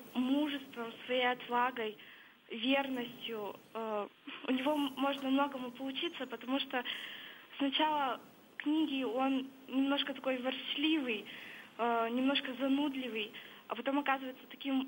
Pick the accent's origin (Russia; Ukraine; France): Russia; Yekaterinburg, Sverdlovsk Oblast; я из города Екатеринбурга.